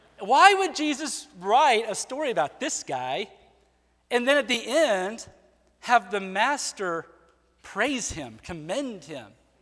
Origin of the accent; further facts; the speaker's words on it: Nebraska, United States; So I'm from Nebraska, so we've got corn and beans, all right?